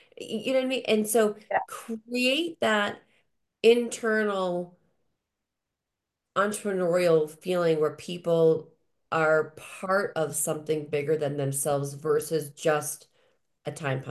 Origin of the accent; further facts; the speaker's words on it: Massachusetts, United States; my parents were manufacturers reps, and I grew up in Massachusetts.